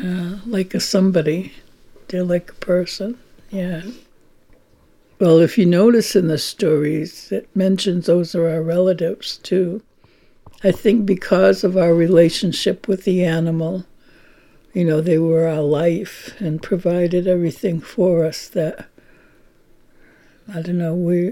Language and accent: English; Indian Island, Maine, United States; I'm from Indian Island.